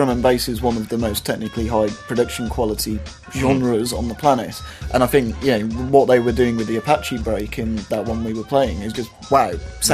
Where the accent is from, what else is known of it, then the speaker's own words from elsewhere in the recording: Walsall, West Midlands, United Kingdom; being from my hometown of Walsall